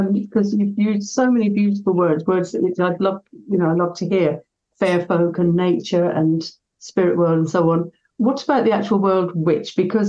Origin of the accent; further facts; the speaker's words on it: Ireland; I'm Irish, brought up in the Catholic tradition.